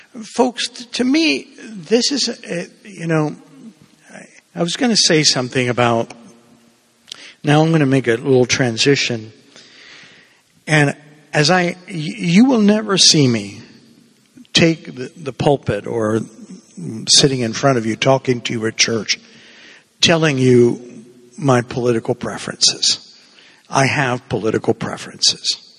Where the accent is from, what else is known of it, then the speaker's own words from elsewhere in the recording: Havana, Cuba; now in United States; I think most of you know that I'm originally from Havana, Cuba. And my mom and dad arrived here as refugees.